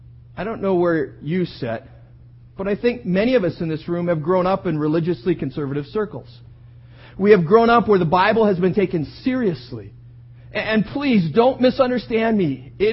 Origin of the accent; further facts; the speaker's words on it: Minnesota, United States; born there; Yes, I know I was born in Minnesota, so I would have been thousands of miles away from Jesus.